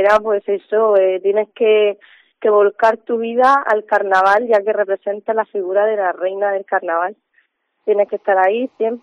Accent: Cartagena, Region of Murcia, Spain; que si no somos los cartageneros, ¿quién va a ser?

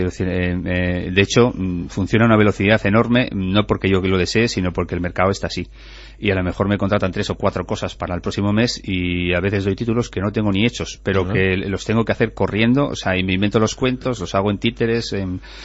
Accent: Fitero, Navarre, Spain; estábamos gente de Tudela, de Fitero, que es de donde soy yo

